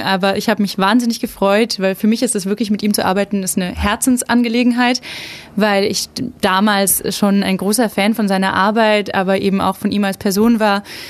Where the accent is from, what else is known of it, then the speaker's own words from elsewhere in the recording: Neu-Ulm, Bavaria, Germany; also born or lived in France; Also ich bin tatsächlich in der Donauklinik in Neu-Ulm geboren.